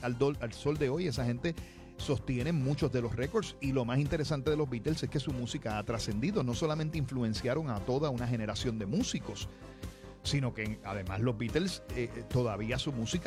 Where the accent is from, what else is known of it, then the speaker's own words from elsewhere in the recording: Aguadilla, Puerto Rico; me crié en Aguadilla y lo que oía Radio Heavy, más era música en inglés.